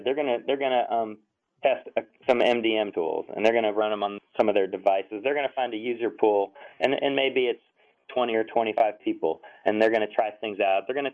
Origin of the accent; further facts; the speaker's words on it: Oxford, Ohio, United States; I grew up in Ohio, in Oxford, Ohio, near Cincinnati